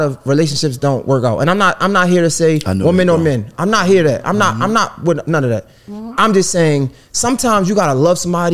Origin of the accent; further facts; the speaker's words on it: Baltimore, Maryland, United States; now in Atlanta, United States; I'm from Baltimore.